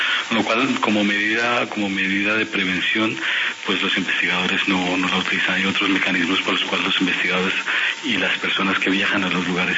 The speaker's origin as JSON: {"language": "Spanish", "town": "Bogotá", "region": "Bogotá D.C.", "country": "Colombia", "tie": "born or raised there", "also_born_or_lived": "Buenaventura", "said": "Yo nací en Bogotá, pero de pequeñito viví en Buenaventura."}